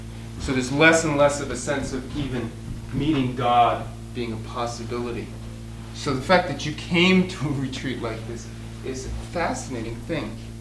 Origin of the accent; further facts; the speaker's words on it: East Coast, United States; I'm from the East, so I don't know the name of this pass, Donner Pass